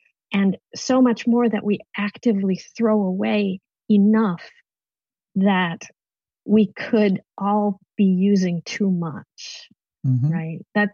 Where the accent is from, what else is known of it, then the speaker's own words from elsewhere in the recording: Minnesota, United States; I grew up in Farm County in Minnesota, and just surrounded by fields.